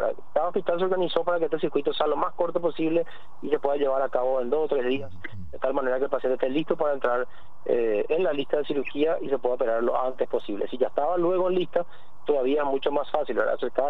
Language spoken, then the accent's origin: Spanish; Paraguay; todos somos paraguayos